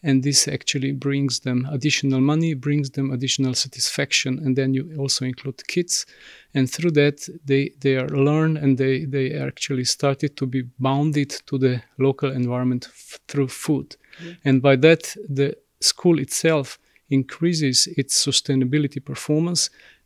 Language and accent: English; Slovenia; I'm coming from Slovenia, and there we talk with one actually municipality called Laško